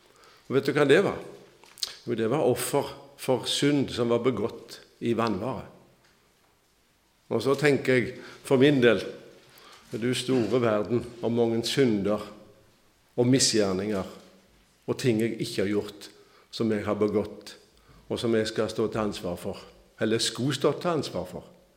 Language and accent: Norwegian; Skjold, Rogaland, Norway; now in Egersund, Norway; Og jeg kommer fra Skjold, oppe i Hyttigheitan. Altså ikke der oppe, men med Haugesund, der er også en Skjold. Og der kommer jeg ifra, så kommer vi fra Flekkerøye, så møttes vi på halvveien i Egersund. Og så har vi bodd der siden 74.